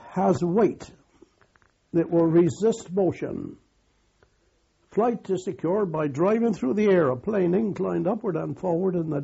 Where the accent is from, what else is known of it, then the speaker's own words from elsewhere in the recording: Bristol, South West England, United Kingdom; He said, where's your home? I said, Bristol, sir.